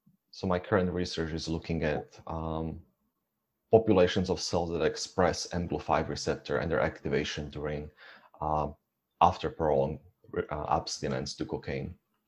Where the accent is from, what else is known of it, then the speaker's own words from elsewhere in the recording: Slovakia; No, I'm from Slovakia.